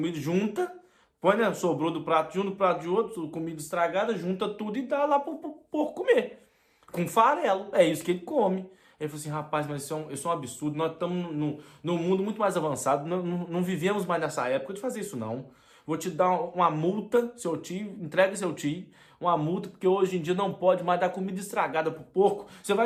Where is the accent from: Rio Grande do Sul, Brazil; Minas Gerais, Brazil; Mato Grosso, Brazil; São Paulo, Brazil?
Minas Gerais, Brazil; Juiz de Fora; lá no centro lá de Juiz de Fora, lá na minha cidade